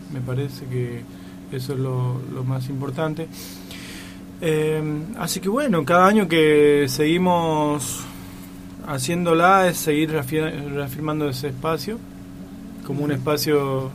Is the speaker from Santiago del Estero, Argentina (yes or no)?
yes; Santiago del Estero, Argentina; born there; un músico que nació en un lugar muy musical, diría, muy folclórico, como es mi pueblo, como en general la provincia de Santiago del Estero.